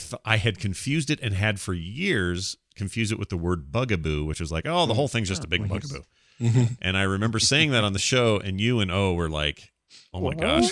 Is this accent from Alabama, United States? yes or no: no; New Jersey, United States; I'm from Jersey and I have browns and chickens.